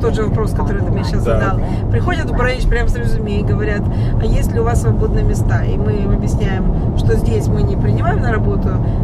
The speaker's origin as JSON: {"language": "Russian", "country": "Russia", "said": "А я ей рассказывала, что вот я из Раши, что я там и там была"}